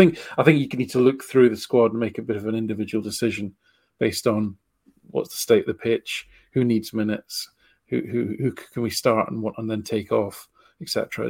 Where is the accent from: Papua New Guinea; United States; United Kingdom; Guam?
United Kingdom; Falkirk, Scotland; So my hometown team, Falkirk, who are horrible this season, are even above them.